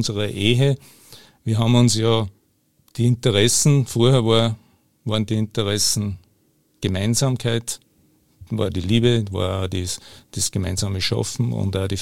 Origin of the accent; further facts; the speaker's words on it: Wachberg, Lower Austria, Austria; Ich bin am Land aufgewachsen, in Niederösterreich, am Wachberg. Ich habe 7 Geschwister, davon 4 Schwestern und 3 Brüder.